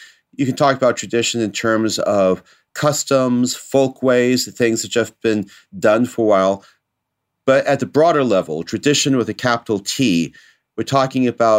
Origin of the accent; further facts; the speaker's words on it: California, United States; now in Estonia; Well, I'm originally from California. I'm now living and teaching in Europe. Specifically, I'm in Estonia